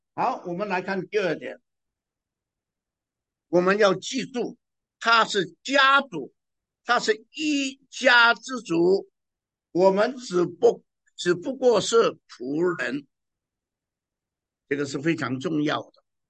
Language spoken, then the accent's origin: Chinese; Hong Kong; 我从香港来